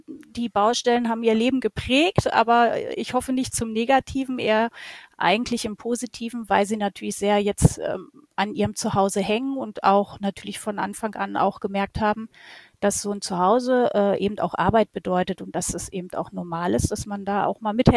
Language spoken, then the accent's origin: German; Eitzum, Lower Saxony, Germany; Ich komme aus Eizum. Ich bin 47 Jahre alt